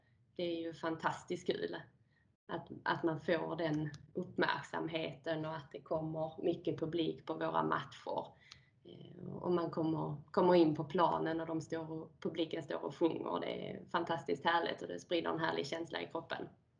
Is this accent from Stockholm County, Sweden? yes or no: no; Skåne, Sweden; Jag är ju uppvuxen på precis utanför Malmö.